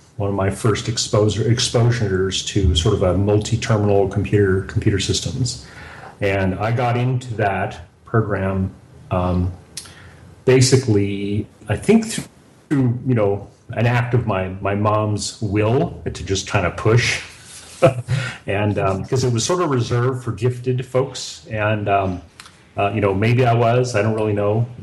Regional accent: Livermore, California, United States; so I grew up in Livermore, California, and I went to high school I started in the 10th grade there

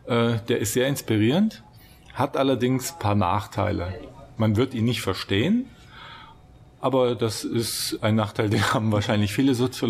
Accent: Bielefeld, North Rhine-Westphalia, Germany; versucht, als Bielefelder.

